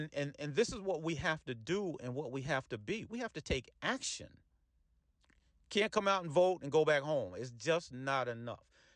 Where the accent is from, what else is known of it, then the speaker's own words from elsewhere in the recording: Peekskill, New York, United States; if you've been in Westchester or particularly my hometown of Peekskill, you've seen us at council meetings